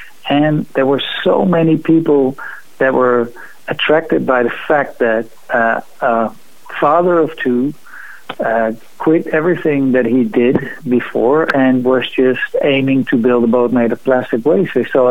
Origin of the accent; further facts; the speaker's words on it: Amsterdam, North Holland, Netherlands; we're from Amsterdam, we have the canals of Amsterdam.